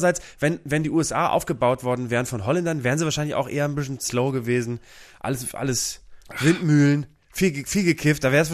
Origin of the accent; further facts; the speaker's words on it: Bremen, Germany; Ach, meine Heimatstadt.